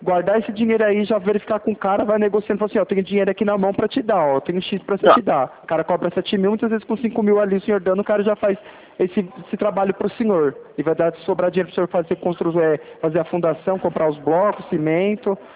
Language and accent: Portuguese; Itapevi, São Paulo, Brazil; Ah, compreendi, mas eu não sou daqui não, eu sou de Itapevi.